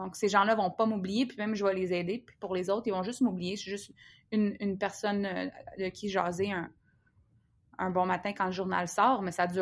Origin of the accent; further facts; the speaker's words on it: Quebec, Canada; une des choses, je pense, qui est le plus épeurante en tant que Québécoise